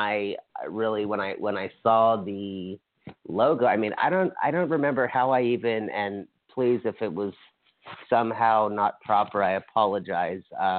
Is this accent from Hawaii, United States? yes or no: yes; Hawaii, United States; I'm from Hawaii, so I totally know the, like, when you have six ethnicities. I have a white dad and a Mexican mother